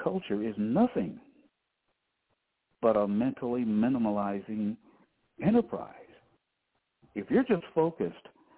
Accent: Cleveland, Ohio, United States; I got jobs and did well in jobs that I could never get, even in my hometown of Cleveland.

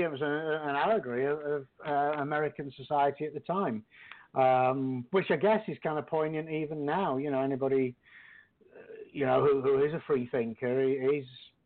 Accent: England, United Kingdom; now in United States; I mean, obviously, I came up from England, you know, and to America, you know, land of the free and big opportunities and all the rest of it.

